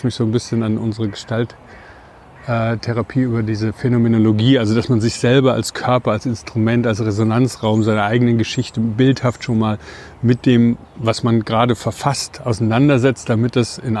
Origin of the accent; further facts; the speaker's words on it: Spessart, Germany; Für Leute, die halt irgendwie den Spessart so ein bisschen kennen. Ich komme aus der Gegend.